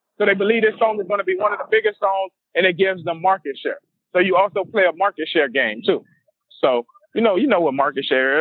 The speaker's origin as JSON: {"language": "English", "town": "Miami", "region": "Florida", "country": "United States", "said": "And me, I'm from Miami, Florida. A young kid from Miami, Florida goes down"}